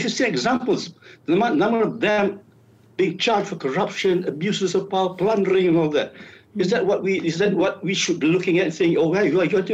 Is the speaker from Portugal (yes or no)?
no; Malaysia; I am a Malaysian first.